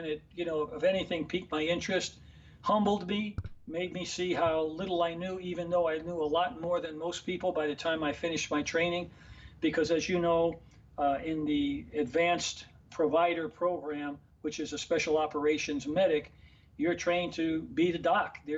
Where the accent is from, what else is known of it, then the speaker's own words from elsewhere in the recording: New York City, New York, United States; in the neighborhood where I grew up in Harlem, you're in a survival mode every day.